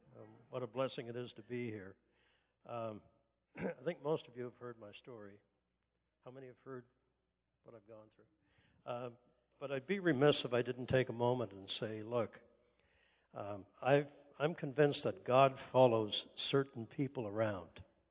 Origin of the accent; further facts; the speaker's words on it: Canada; I'm 70 years old now, and I came up through the bush. I flew bush in Canada. I'm Canadian.